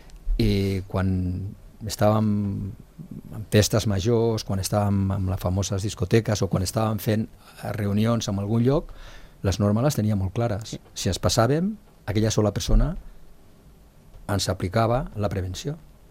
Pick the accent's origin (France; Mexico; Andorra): Andorra; sobretot que ja no som el poble d'Andorra, que abans jo crec que és una de les coses que tenia molt maca, no?, que era el poble d'Andorra